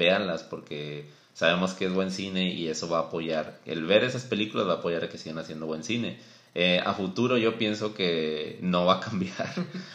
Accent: Monterrey, Nuevo León, Mexico; Pero nosotros somos de Monterrey, a lo mejor han visto por algunas publicaciones.

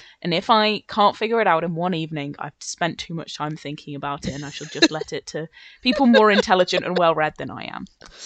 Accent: England, United Kingdom; I want to clarify, because we're from England

